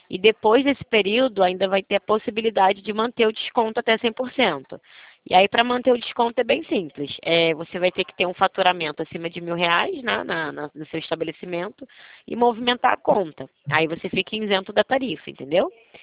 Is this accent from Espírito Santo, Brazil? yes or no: no; Rio de Janeiro, Brazil; Sou sim, sou carioca, senhor.